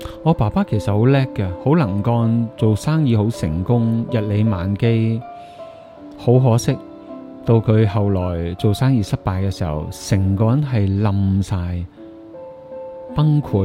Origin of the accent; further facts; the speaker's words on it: Chaozhou, Guangdong, China; 原来我自己呢就是一个典型的潮州大男人